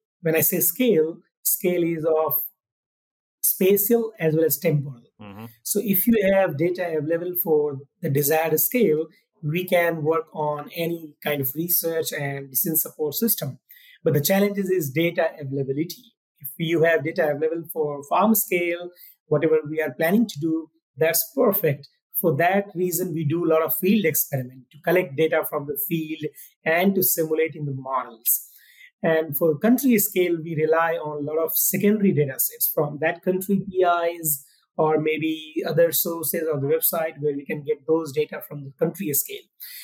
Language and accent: English; Madhubani, Bihar, India; moved away as an adult; now in Mississippi, United States; I'm from a state called Bihar in India, and my hometown starts from M, Madhubani. And M to M, and now Mississippi, so it's a great journey for me.